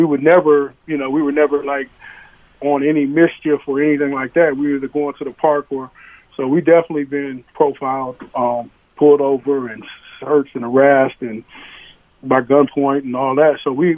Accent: Minneapolis, Minnesota, United States; Well, I grew up in North Minneapolis, so back then they had a unit called the Gang Task Force

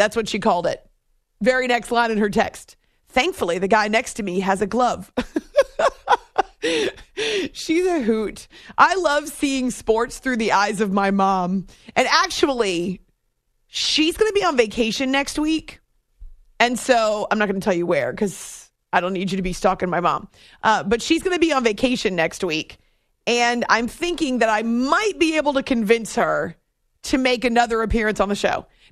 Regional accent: New Hampshire, United States; I grew up in New Hampshire, obviously with mom. And so we've been following the Celtics for as long as I can remember.

